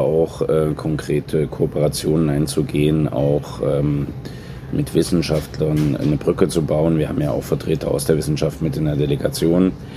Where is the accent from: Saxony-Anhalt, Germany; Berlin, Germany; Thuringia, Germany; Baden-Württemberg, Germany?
Thuringia, Germany; wir sind die Ersten als Thüringer, die jetzt hier sind